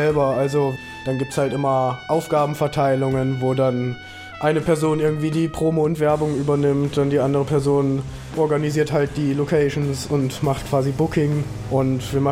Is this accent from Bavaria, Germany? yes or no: no; Dresden, Saxony, Germany; Wir sind 6 Leute und wir sind alle aus Dresden, außer unsere Sängerin, die kommt aus Bayern.